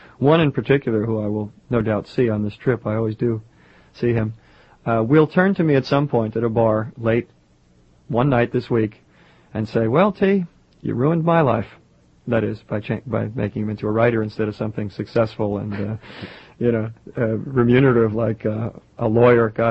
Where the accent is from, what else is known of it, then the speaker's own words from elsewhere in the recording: New York, United States; I grew up here in New York.